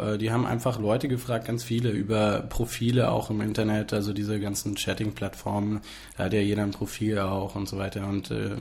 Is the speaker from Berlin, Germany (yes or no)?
yes; Berlin, Germany; In Berlin. Also ich bin Berliner, ich bin aufgewachsen in Prenzlauer Berg und Hohenschönhausen. Also eine super Mischung.